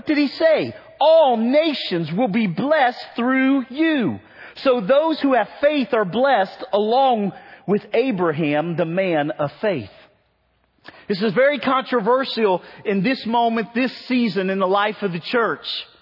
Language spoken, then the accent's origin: English; Cincinnati, Ohio, United States; from Cincinnati, right?